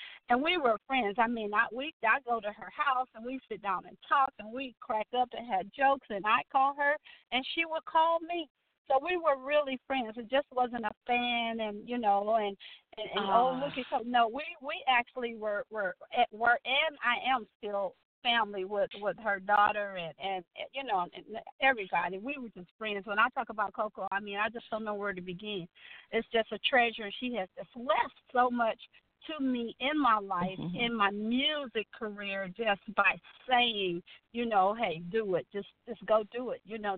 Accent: Detroit, Michigan, United States; You know, that was really good because I'm from Detroit

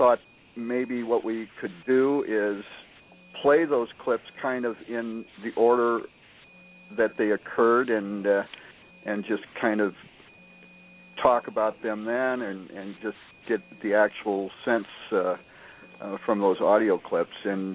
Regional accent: Minnesota, United States; from Minnesota, and I so love hearing our regional accent.

